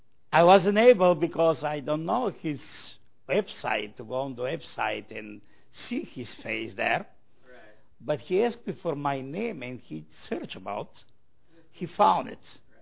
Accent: Bulgaria; English is a second language; I'm from Eastern Europe, from Bulgaria. If you know where is Bulgaria, it's north from Greece.

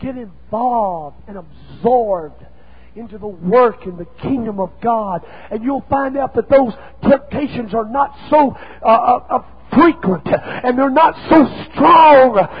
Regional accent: Red Clay Hills, Mississippi, United States; I was raised in Red Clay Hills, Mississippi, and all I know is country

